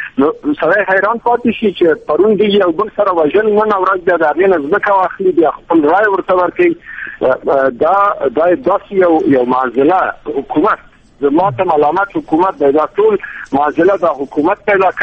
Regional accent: Afghanistan; د یو افغان په حیث باندې، د یو سپینګي په حیث باندې زه لاړم

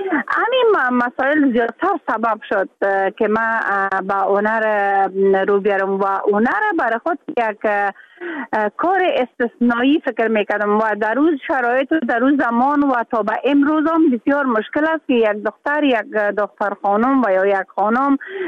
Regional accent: Mazar-i-Sharif, Balkh, Afghanistan; ما شاید در بین یک ولایت، حتی یک ولایت که ما از مزار شریف هستم

